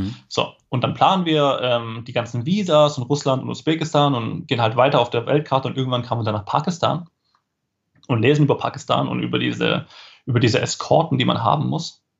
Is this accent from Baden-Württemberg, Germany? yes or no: yes; Esslingen, Baden-Württemberg, Germany; Ich meine, ich bin aufgewachsen in einem völlig multikulturellen Umfeld. Bin aufgewachsen in Esslingen, das ist eine Stadt in der Nähe von Stuttgart